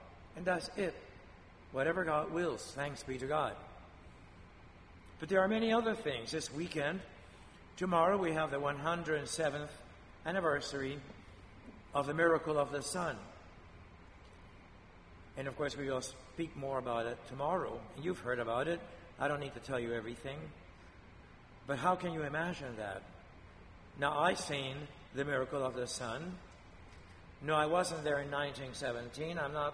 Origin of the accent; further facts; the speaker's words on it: Spain; And please pray for my home country of Spain.